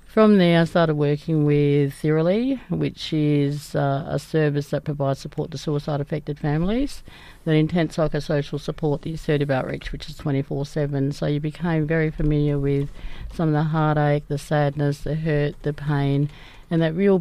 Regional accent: Mount Barker, Western Australia, Australia; now in Perth, Australia; Cracker Mob, Mount Barker. Grew up there all my life. Well, then when I moved to Perth here about 10, 15 years ago.

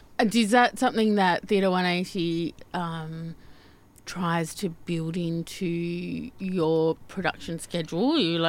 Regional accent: Narrogin, Western Australia, Australia; I was telling you before about growing up in Narrogin

